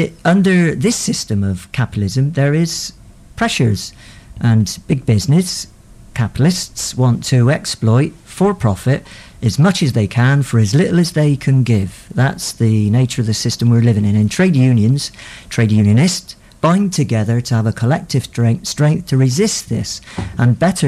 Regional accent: Bristol, South West England, United Kingdom; born there; I was born in Southmead Hospital, fell out of the hospital, fell into the local school, fell out of the school, fell into the local factory, which was Rolls-Royce.

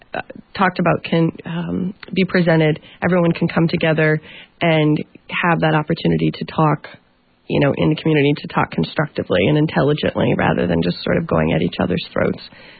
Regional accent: Midwest, United States; And I'm from the Midwest, so my experience was very unique and very strange.

